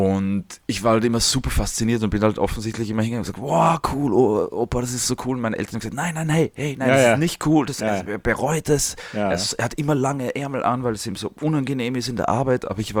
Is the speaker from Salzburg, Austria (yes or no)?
yes; Salzburg, Austria; moved away as an adult; now in Vienna, Austria; Also war halt Schule Salzburg. Ich bin aufgewachsen in Salzburg, so ein bisschen am Land. Hm. Und dann 2002 nach Wien gegangen